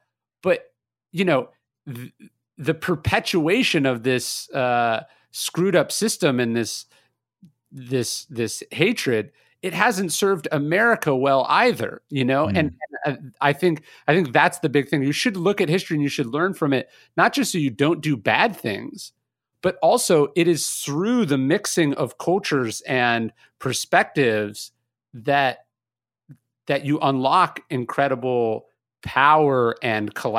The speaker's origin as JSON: {"language": "English", "region": "California", "country": "United States", "said": "I'm from California. I now live in the South"}